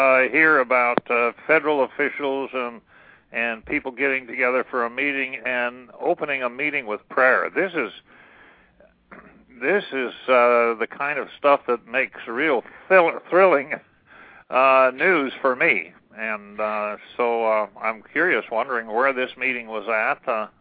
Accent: Montana, United States; I grew up on the Jefferson, the Madison, and the Gallatin, and the Missouri rivers. It was the headwaters of the Missouri.

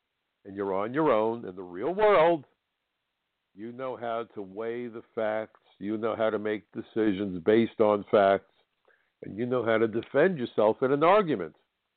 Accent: New York City, New York, United States; it was a complex of buildings in my hometown that were reduced to rubble, along with a couple of thousand innocent people.

